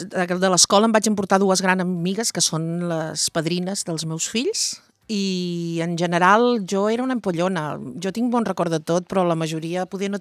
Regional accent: Figueres, Catalonia, Spain; also born or lived in Sant Gregori; now in Vilafant, Spain; jo sóc filla de Sant Gregori per casualitat i en realitat he viscut tota la meva vida, excepte els anys que porto aquí a Vilafant, a Figueres, i em varen escolaritzar al Sant Vicenç de Paül

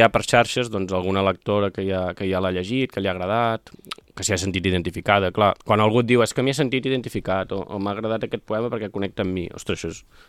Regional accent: La Bisbal d'Empordà, Catalonia, Spain; born there; now in Vilamacolum, Spain; tinc moltes cases, a casa on vaig néixer a la Bisbal

